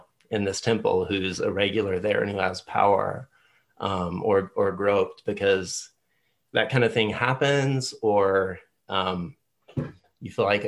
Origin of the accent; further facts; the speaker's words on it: Texas, United States; And I here I'm in my hometown in West Texas, and I was living here